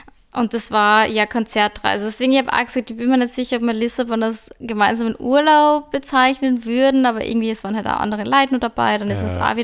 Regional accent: Salzburg, Austria; Ich bin eine Salzburgerin, also irgendwie habe ich es auch in mir drin.

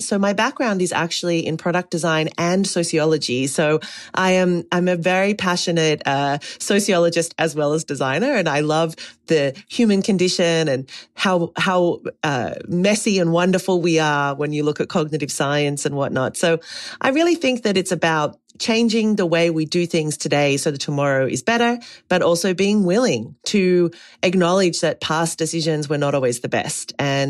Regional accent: Australia; I mean, originally I'm Australian. I've lived and worked all over the world.

